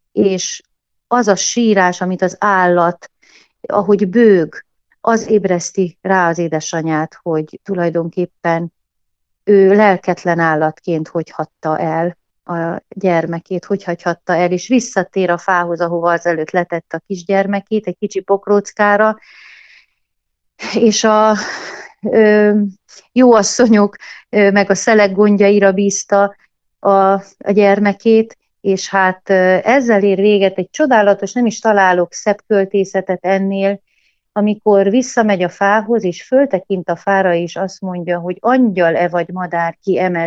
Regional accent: Magyarsáros, Mureș County, Romania; Szülőföldemen, a Kisküküllő mentén, az egyik faluban, Magyarsároson

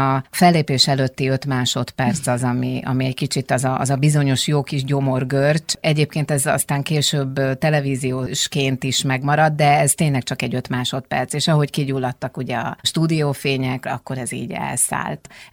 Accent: Balatonszabadi, Somogy, Hungary; also born or lived in Siófok; 18 éves koromban tekintettel arra, hogy én Balatonon, Siófokon születtem, Balatonszabadiban éltem

